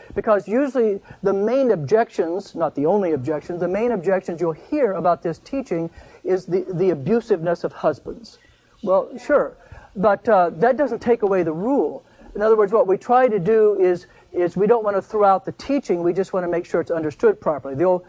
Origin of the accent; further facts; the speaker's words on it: United States; I'm an American. I don't submit to anybody.